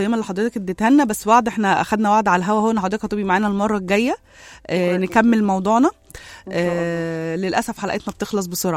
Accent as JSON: {"language": "Arabic", "country": "Egypt", "said": "اصل ساعات احنا مصريين"}